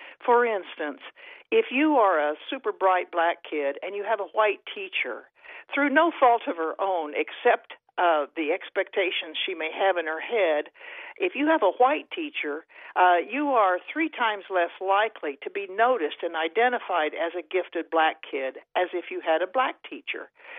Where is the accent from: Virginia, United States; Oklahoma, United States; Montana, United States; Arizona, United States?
Oklahoma, United States; I grew up in Oklahoma, and I grew up with the attitude of respect for elders